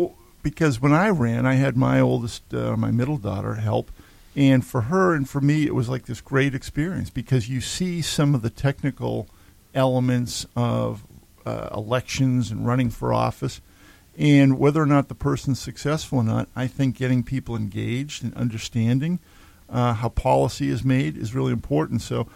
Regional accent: Needham, Massachusetts, United States; I grew up in Needham.

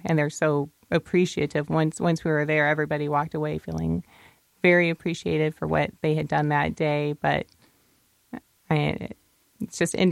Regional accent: Midwest, United States; Well, I have to say I'm from the Midwest

